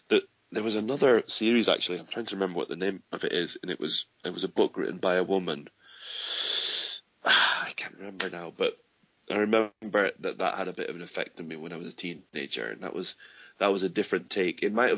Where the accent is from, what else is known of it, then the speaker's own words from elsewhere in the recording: Scotland, United Kingdom; because I'm from Scotland, and I have a lot of ancestors from Cornwall.